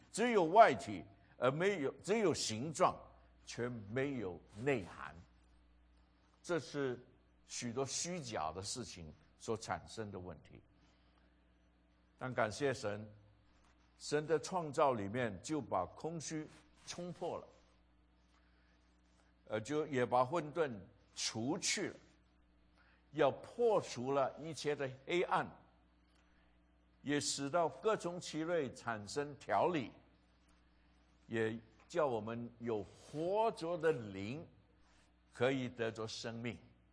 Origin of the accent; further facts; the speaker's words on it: China; 虽然我们中国人的哲理里面希望能够难得糊涂